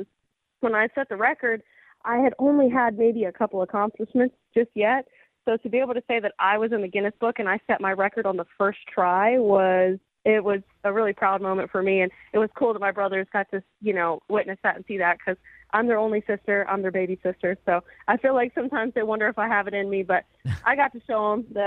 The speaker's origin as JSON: {"language": "English", "region": "North Carolina", "country": "United States", "said": "I know that we're all from North Carolina, but every time we come to Florida, we always have a big support down there."}